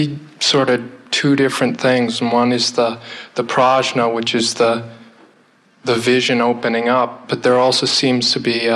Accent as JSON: {"language": "English", "town": "Boston", "region": "Massachusetts", "country": "United States", "tie": "born or raised there", "said": "Most of my life, Boston."}